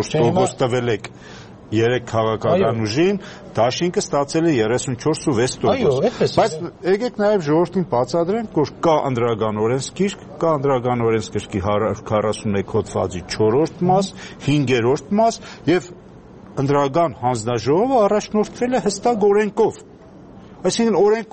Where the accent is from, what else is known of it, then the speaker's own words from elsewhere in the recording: Gyumri, Shirak, Armenia; բայց ես ինքս որպես գյումրեցի, մենք քաղաքական տարբեր հարտակներում մեր ընկերների հետ միշտ եղել ենք